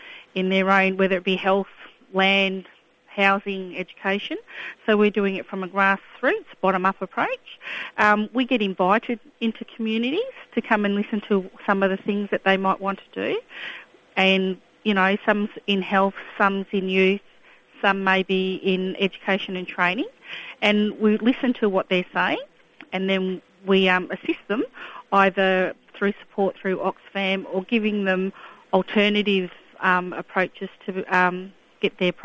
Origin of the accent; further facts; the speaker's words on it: Victoria, Australia; I'm from the Gunditjmara tribe in the Western District of Victoria, from the Framlingham Mission.